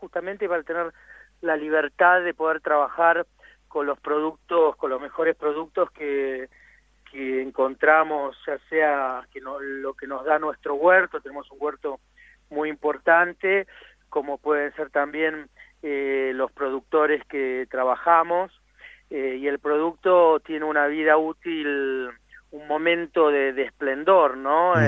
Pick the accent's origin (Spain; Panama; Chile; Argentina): Argentina; La Plata, Buenos Aires Province; born there; Soy, bueno, nacido en la ciudad de La Plata, con familia, abuelos y bisabuelos italianos, ¿no?